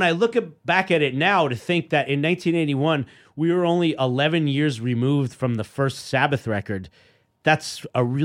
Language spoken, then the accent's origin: English; Queens, New York, United States; Like where we grew up in Queens at the time.